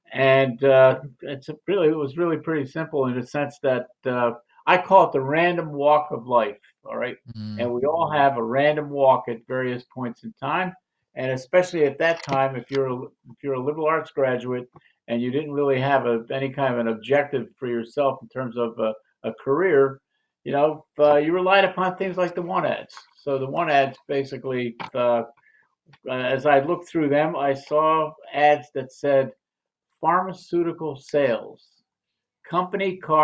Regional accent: Philadelphia, Pennsylvania, United States; also born or lived in Germany; I came here as an immigrant with my parents. I came from Germany, but my parents were from Ukraine. And so, ultimately, we wound up in Philadelphia.

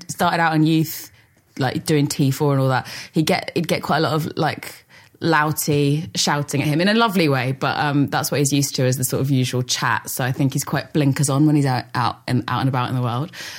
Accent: London, United Kingdom; I grew up in North London, around sort of like my family my grandpa came over from Ireland with four of his brothers.

